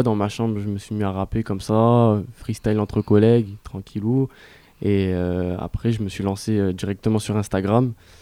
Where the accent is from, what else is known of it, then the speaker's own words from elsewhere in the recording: Grenoble, Auvergne-Rhône-Alpes, France; je viens de Grenoble, j'ai 16 ans